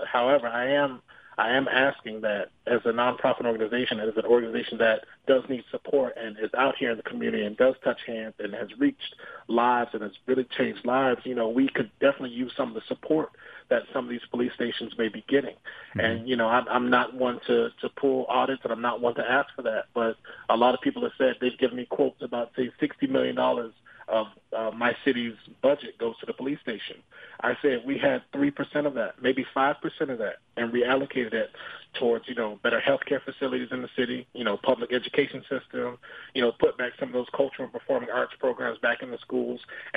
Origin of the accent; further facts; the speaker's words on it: Daytona Beach, Florida, United States; I was born and raised in Caroline Village. It's not the most beautiful neighborhood. It's not the most progressive neighborhood. But I am a product of my neighborhood. I'm proud of where I'm from.